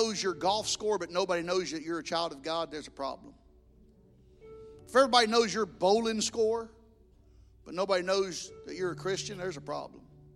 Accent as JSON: {"language": "English", "region": "the South", "country": "United States", "said": "ma'am, we're from the South. You know, because that's what they expect you to sound like. So I'd go, ma'am, we're from the South. And in the South, we give ladies a seat."}